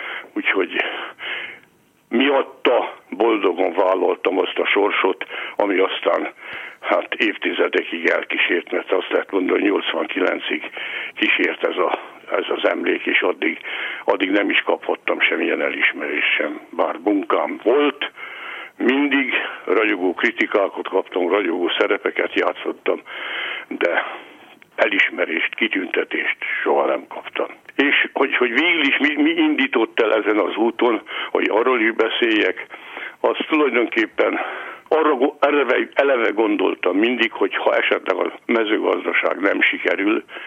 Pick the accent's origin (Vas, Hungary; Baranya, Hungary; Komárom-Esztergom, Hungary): Baranya, Hungary; mitán én falusi gyerek vagyok, bár hát ma már azt mondják, ugye, hogy az a helyiség, ahol én születtem Baranyos helyében, az ma már város, akkor még község volt, úgy mondhatnám, hogy az Ormánság fővárosa, de hát végig csak egy nagy község volt. Én ott születtem